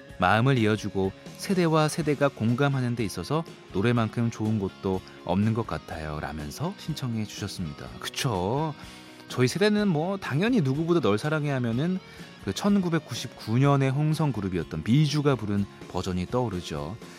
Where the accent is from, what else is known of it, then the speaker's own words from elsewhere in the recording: Jeonju, North Jeolla, South Korea; 이 드라마 촬영지가 제 고향인 전주였네요.